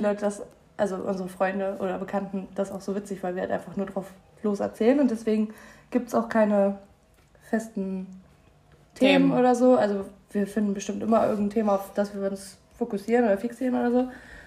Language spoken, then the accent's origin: German; Hannover, Lower Saxony, Germany; komme auch aus Hannover, hat man schon gesagt.